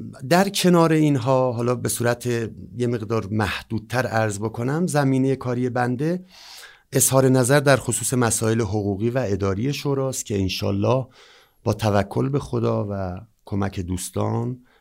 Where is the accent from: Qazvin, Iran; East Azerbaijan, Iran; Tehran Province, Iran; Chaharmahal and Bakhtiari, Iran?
Chaharmahal and Bakhtiari, Iran; Saman; مردم گرامی شهر خودم شهر سامان